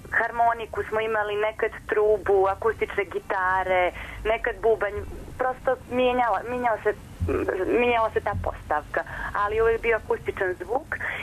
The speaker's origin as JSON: {"language": "Serbian", "town": "Podgorica", "country": "Montenegro", "said": "Ja sam iz Podgorice"}